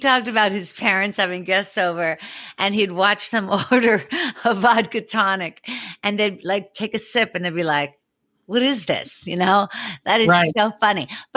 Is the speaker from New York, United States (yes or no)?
no; Pittsburgh, Pennsylvania, United States; I'm from Pittsburgh, right.